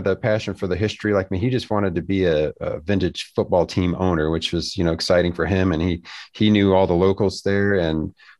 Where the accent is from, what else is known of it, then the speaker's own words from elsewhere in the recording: Rock Island, Illinois, United States; but in Rock Island, Illinois, I grew up in the Quad Cities.